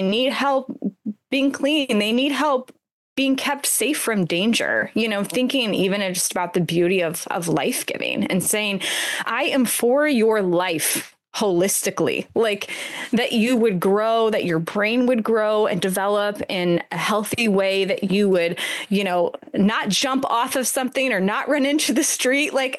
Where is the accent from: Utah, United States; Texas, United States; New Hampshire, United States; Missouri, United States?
Missouri, United States; Gladstone; now in Iowa, United States; I grew up in Gladstone.